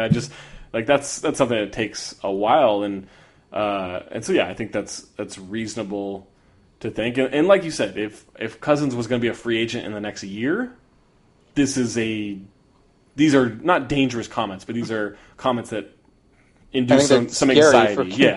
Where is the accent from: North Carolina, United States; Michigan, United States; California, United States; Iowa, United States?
California, United States; Sacramento; I'm from Sacramento. I lived there for, I don't know, 85% of my life, or whatever that percentage ends up being.